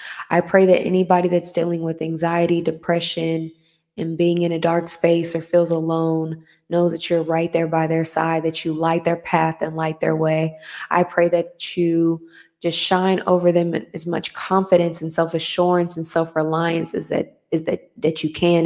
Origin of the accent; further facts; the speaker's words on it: United States; especially growing up in America, I can't speak for other cultures and other continents, but growing up in America, we had some mean kids.